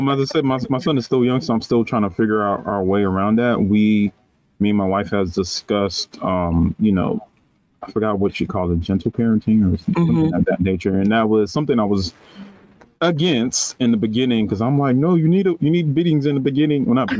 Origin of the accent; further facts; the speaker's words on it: United States; but for me, I grew up in America, but, you know, my parents were the one that came here. And so I grew up in that Liberian culture